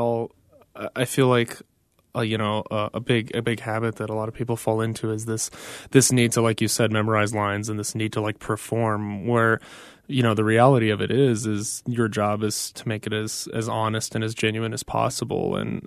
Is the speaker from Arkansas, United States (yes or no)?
no; Los Angeles, California, United States; They're immigrants from El Salvador, yes. Me and my wife born and raised in Los Angeles, so.